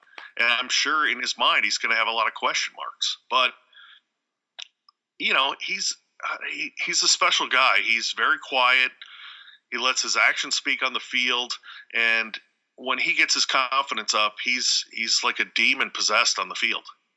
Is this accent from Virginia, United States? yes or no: no; Minneapolis, Minnesota, United States; And even though I'm from Minneapolis, I want the stadium here so bad.